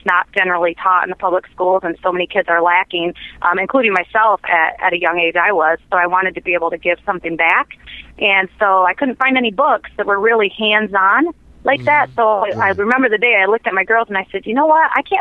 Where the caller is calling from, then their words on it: Big Rapids, Michigan, United States; I'm calling you from Big Rapids, Michigan, which is a little town kind of in the center of the state of Michigan.